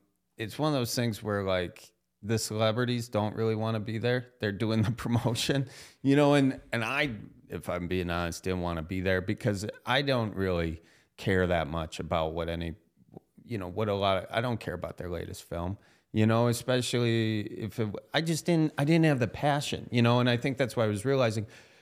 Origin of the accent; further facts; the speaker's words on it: Wisconsin, United States; accent: Wisconsin; my Wisconsin accent always came out and was always kind of an issue. I would say some words wrong.